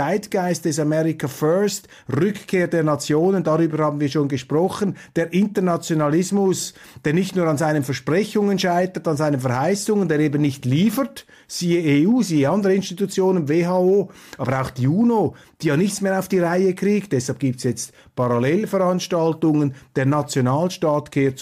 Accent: Switzerland; die ich mir also als Schweizer hier also wirklich tunlichst verbitte

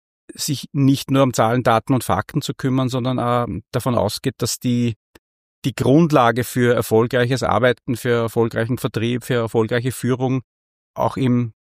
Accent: Linz, Upper Austria, Austria; Ich bin in Urfahr aufgewachsen.

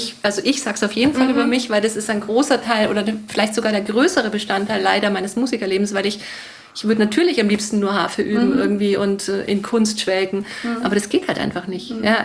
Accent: Bavaria, Germany; Ich bin in Oberbayern aufgewachsen mit 5 Geschwistern und als Älteste von 6 Kindern.

